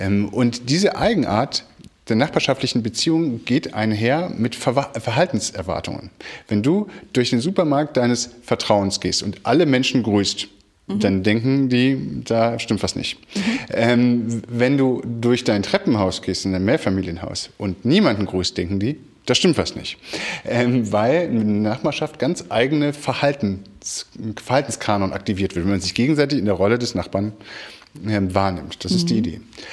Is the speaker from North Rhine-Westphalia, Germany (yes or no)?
yes; Cologne, North Rhine-Westphalia, Germany; also ich bin ja aufgewachsen im Vorort von Köln und ein Familienhaussiedlung